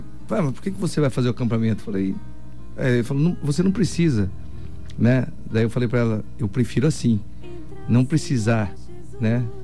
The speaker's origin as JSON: {"language": "Portuguese", "town": "Dourados", "region": "Mato Grosso do Sul", "country": "Brazil", "said": "Dourados, filho adotivo de Itaporã."}